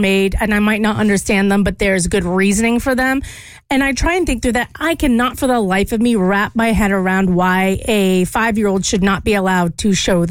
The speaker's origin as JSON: {"language": "English", "region": "Louisiana", "country": "United States", "tie": "born or raised there", "said": "growing up, I did not have that because I grew up in Louisiana"}